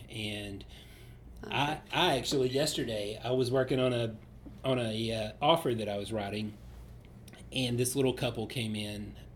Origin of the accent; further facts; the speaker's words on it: Tennessee, United States; because growing up on the Georgia border, you know, leaving UT and going south